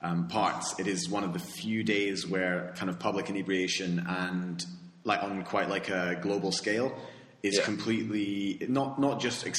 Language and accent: English; Scotland, United Kingdom; I, as a Scottish person